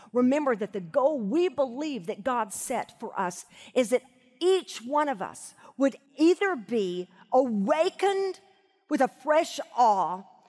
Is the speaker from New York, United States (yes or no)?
no; Arkadelphia, Arkansas, United States; I was thinking about when I was growing up in Arkadelphia, Arkansas